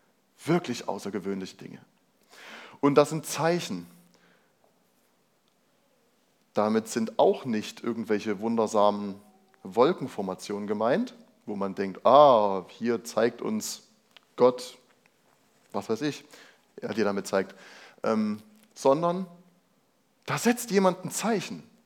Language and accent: German; Germany; das ist völlig egal, woher ich komme, ob ich aus Deutschland